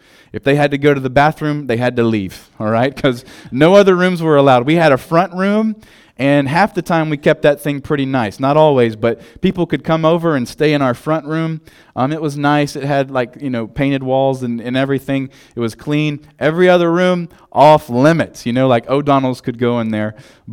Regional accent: South Carolina, United States; And I like Steve Smith a lot because I'm from South Carolina, and he was like the greatest Carolina Panther that ever lived.

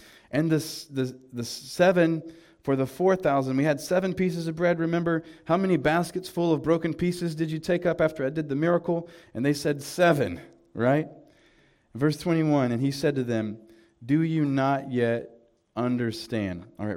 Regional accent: the South, United States; Like I'm from the South, we always call it like loaf bread.

